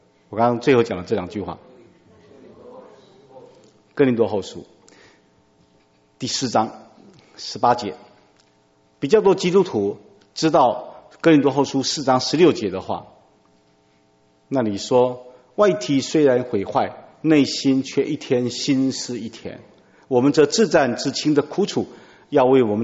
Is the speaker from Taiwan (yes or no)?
yes; Taiwan; 我们在台湾称这个叫做启明星，你们国内怎么叫这个？我们台湾话叫 K 明七